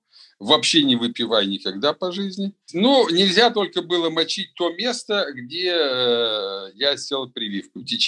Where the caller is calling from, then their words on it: Saint Petersburg, Russia; Я из Санкт-Петербурга, 65 лет.